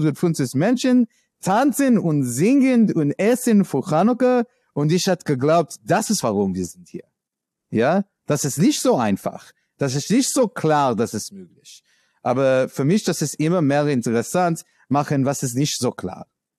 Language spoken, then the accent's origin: German; New York, United States; German is a second language; now in Berlin, Germany; Okay, ich komme aus New York, ja.